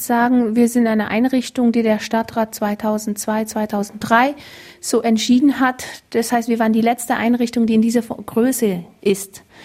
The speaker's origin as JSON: {"language": "German", "country": "Eritrea", "said": "ursprünglich stamme ich aus Eritrea, Ostafrika, bin koptische Christin."}